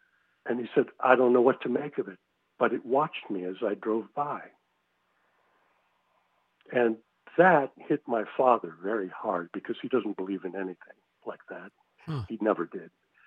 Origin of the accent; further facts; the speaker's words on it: Wisconsin, United States; About 16 miles from Madison. I call it my hometown because I lived there during my high school years. But this takes place outside of Deerfield, Wisconsin, in a small Norwegian cemetery.